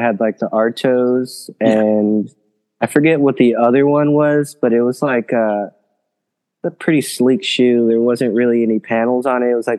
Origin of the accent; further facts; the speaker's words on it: San Antonio, Texas, United States; What was it like growing up in San Antonio? Growing up was pretty cool here in San Antonio. I like grew up on two sides of the town. So, like, for the first like 8 years of my life, I lived on the west side of San Antonio